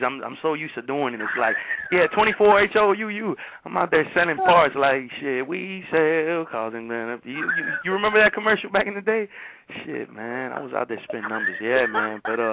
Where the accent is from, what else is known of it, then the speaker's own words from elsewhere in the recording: Miami, Florida, United States; Yeah, I'm from Miami, bro.